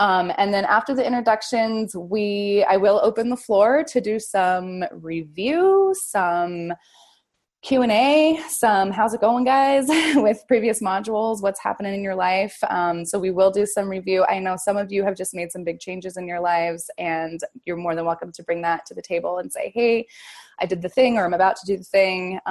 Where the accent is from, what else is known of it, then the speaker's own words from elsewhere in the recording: Sandpoint, Idaho, United States; I am in Sandpoint, Idaho, my hometown, in my parents' house.